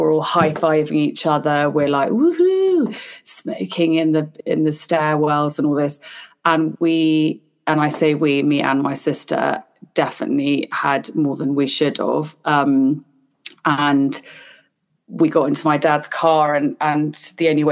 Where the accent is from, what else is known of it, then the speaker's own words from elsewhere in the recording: Hong Kong; in terms of sort of growing up in Hong Kong and places like